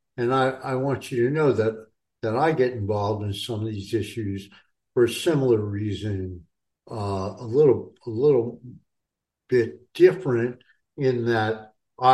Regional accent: New Jersey, United States; and then I would go back to North New Jersey, which is my hometown, and I would see that none of that existed for those people.

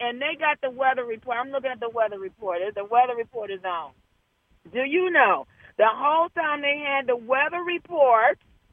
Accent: Detroit, Michigan, United States; also born or lived in Germany / Washington, D.C., United States; I'm from Detroit. I moved from Detroit. I lived in Germany, and I have lived in D.C.

